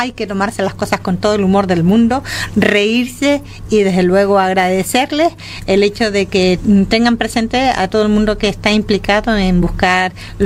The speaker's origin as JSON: {"language": "Spanish", "region": "Canary Islands", "country": "Spain", "said": "Es parte de nuestra seña de identidad como canarios, que nos gusta una fiesta más que comer"}